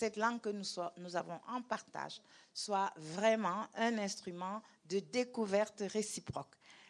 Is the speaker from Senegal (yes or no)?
yes; Senegal; Je suis très fière de prendre la parole en tant que Sénégalaise